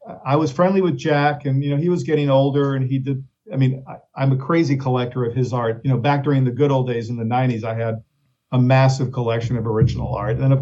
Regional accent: Italy; And I grew up in Italy, so I was not here looking at TV.

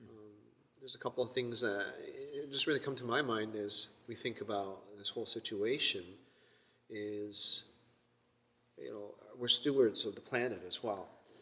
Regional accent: Canada; I'm Canadian, but I'm not the typical Canadian type.

